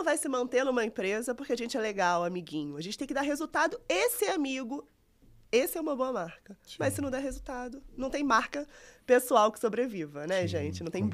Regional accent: Rio de Janeiro, Brazil; Eu nem que eu sou carioca.

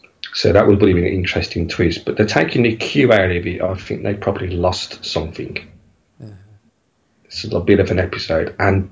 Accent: England, United Kingdom; I'm from England, slap bang in the middle of the little old country.

